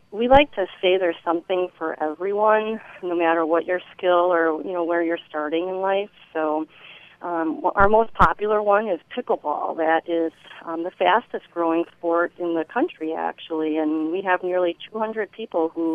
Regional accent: Oak Creek, Wisconsin, United States; now in Caledonia, United States; I grew up in Oak Creek, and I actually I live in northern Racine, right in Caledonia now.

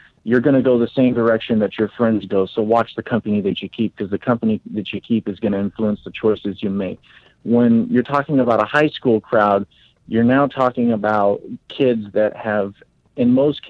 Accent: Clovis, California, United States; Actually, I come from Central Valley of California, a city called Fresno. I grew up in a town just outside of Fresno called Clovis.

